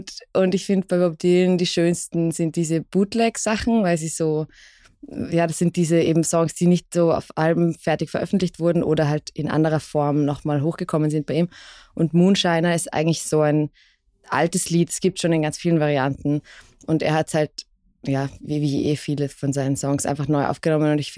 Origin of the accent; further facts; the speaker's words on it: Vienna, Austria; ich komme aus Wien. Ich bin Musikerin